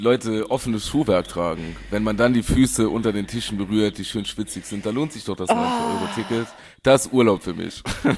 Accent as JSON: {"language": "German", "country": "Germany", "said": "Ich bin Deutscher, ich will Symbolpolitik."}